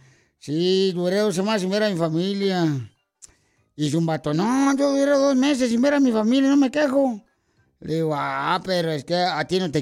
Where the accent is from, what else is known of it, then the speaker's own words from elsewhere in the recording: Sahuayo, Michoacán, Mexico; Yo de donde soy, no marche, teníamos una iglesia ahí en Saguay, Michoacán.